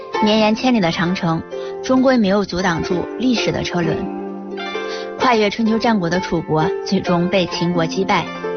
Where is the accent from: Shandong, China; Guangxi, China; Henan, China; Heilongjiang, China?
Henan, China; Anyang; 我的家乡是国家历史文化名城河南安阳，在老家河南最近古风盛行